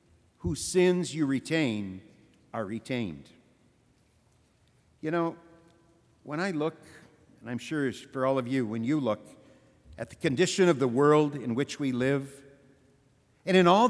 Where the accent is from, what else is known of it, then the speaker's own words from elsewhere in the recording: Flint, Michigan, United States; I remember, of course, the tornado that struck down in my hometown when I was a little boy. It was an F5 tornado. It wiped out a whole section of the north end of Flint, and 116 people lost their lives.